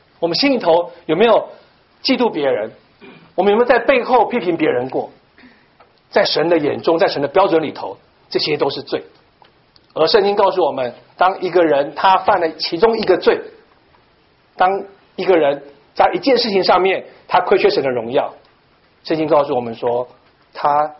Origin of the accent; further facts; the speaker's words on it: Taiwan; 可是很稀奇的事情，当我在台湾，从小在台湾成长的过程当中，我没有认识太多的基督徒的朋友